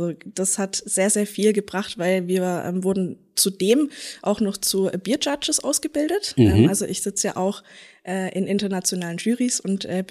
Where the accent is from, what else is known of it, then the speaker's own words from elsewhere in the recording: Ludwigsburg, Baden-Württemberg, Germany; Also ich bin Ludwigsburgerin, auch wirklich von Herzen, ich liebe es hier einfach.